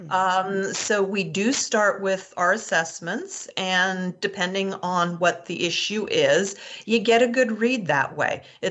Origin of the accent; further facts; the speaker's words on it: Quebec, Canada; And then we went to Canada, and I grew up in Canada, in Quebec.